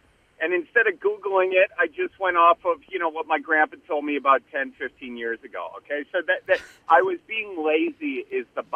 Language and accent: English; Wisconsin, United States; Well, I'm from Wisconsin, obviously, yeah.